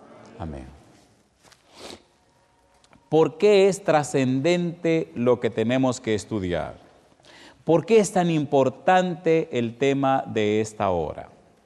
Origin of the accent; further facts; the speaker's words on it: Dominican Republic; siendo como soy, dominicano de sangre caliente